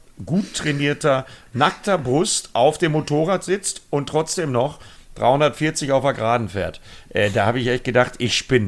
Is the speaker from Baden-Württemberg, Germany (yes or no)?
no; Bremen, Germany; ich komme aus Bremen